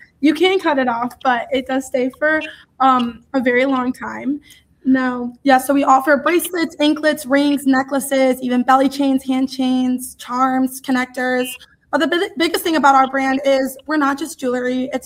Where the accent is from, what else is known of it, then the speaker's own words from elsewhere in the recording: Milford, Michigan, United States; Yes, so we are from Milford, Michigan. We both knew we wanted to come stay in Michigan for college. So we're from a small town in between like Novi and Michigan area, or Novi and Milford, or Novi and Brighton area.